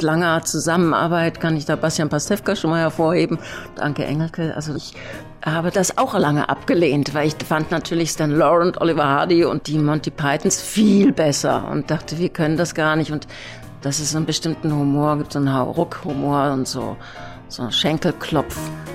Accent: Berlin, Germany; also born or lived in Isny im Allgäu, Germany; Also ich bin ja teils in Berlin, aber auch da im Spandauer Forst letztendlich aufgewachsen, also auch Provinz. Und dann in Isny im Allgäu.

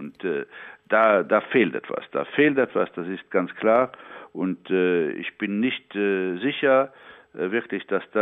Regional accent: Luxembourg; das steht mir nicht zu, als Luxemburger das zu tun.

